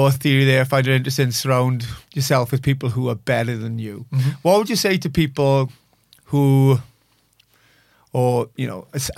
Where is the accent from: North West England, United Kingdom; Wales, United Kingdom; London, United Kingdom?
Wales, United Kingdom; Bridgend; I was born and raised in Bridgend. The heartbeat of the town was the rugby team.